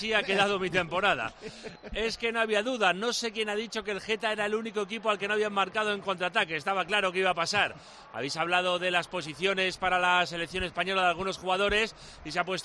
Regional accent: Uruguay; Como buen uruguayo que soy

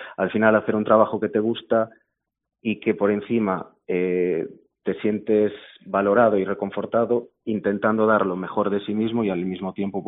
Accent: Baio, Galicia, Spain; now in A Coruña, Spain; yo soy de Baio, de un pueblo de la Costa de la Morte. Tengo 31 años y actualmente estoy viviendo aquí en La Coruña con mi pareja.

